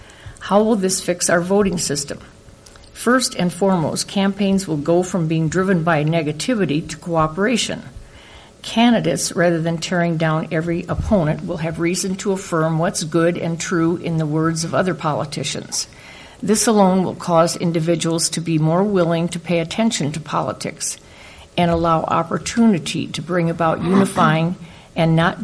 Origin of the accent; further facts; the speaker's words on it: Ames, Iowa, United States; I was born in Ames, and I've spent my whole life within its community, growing up on a farm 20 miles north of here.